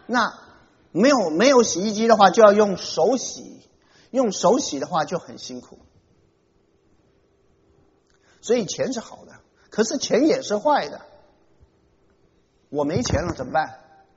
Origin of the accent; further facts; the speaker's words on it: China; 我们中国人最喜欢吃猪，我最喜欢吃猪肉